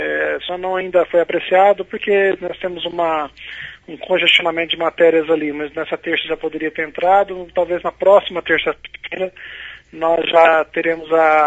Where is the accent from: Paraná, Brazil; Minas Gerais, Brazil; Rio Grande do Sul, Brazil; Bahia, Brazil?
Paraná, Brazil; Marialva; sou de Marialva, né? Sou da região metropolitana de Maringá